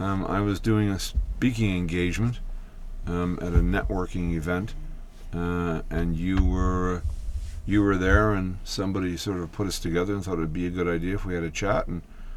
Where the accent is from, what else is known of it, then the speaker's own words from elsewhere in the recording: Halifax, Nova Scotia, Canada; I was born and raised in Halifax, Nova Scotia.